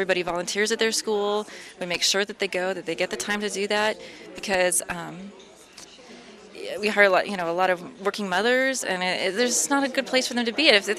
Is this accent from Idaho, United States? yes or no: yes; Idaho, United States; also born or lived in California; Because when we moved back, we're from Idaho, northern Idaho, and we moved to California for 5 years and came back home to be near family.